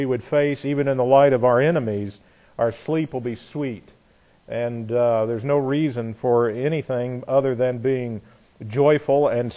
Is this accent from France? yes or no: no; Indiana, United States; I was born and raised in Indiana, and my sense of justice came from a railroading father and the Midwest